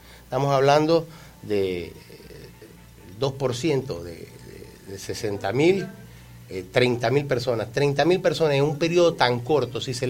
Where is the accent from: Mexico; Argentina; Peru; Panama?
Panama; estas son las posiciones que uno tiene que tener como panameño, de desprendimiento